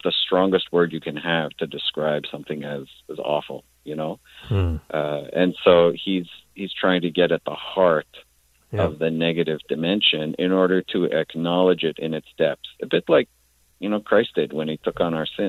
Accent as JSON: {"language": "English", "region": "Quebec", "country": "Canada", "said": "I'm from Quebec originally, so I'm fluent in French"}